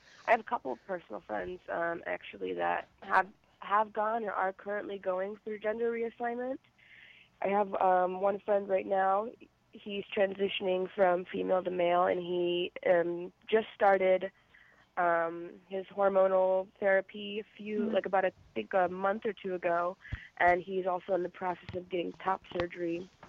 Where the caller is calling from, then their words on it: Buffalo, New York, United States; I'm calling from Buffalo, New York.